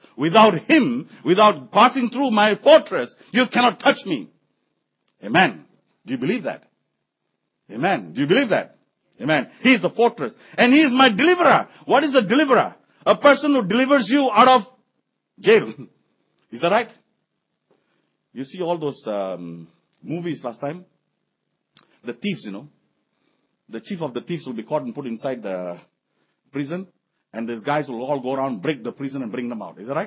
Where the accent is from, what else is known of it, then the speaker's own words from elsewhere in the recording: Malacca, Malaysia; I think we have to go to Malacca for a while. I'll take you to my hometown.